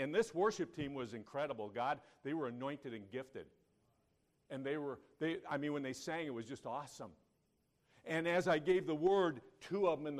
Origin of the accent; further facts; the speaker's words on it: United States; But I told him, I'm here from America to give you good news.